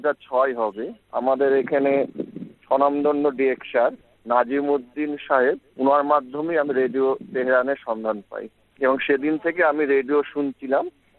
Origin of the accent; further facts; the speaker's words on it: Islampur, West Bengal, India; আমার বাড়ি ইসলামপুর, জেলা মুর্শিদাবাদ, রাজ্য পশ্চিমবঙ্গ, আর দেশ হচ্ছে ভারত।